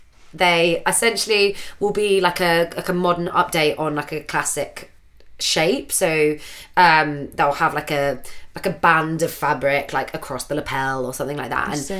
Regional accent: London, United Kingdom; because I grew up in Ladbroke Grove

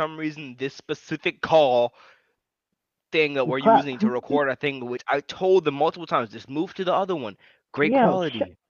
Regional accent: Sudan; the best. Everybody love me. I'm from Sudan, Sudani.

